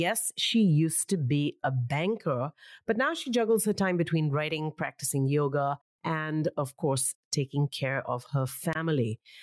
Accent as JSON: {"language": "English", "country": "Hong Kong", "said": "I'm also from Hong Kong. I used to live there. I don't live there anymore."}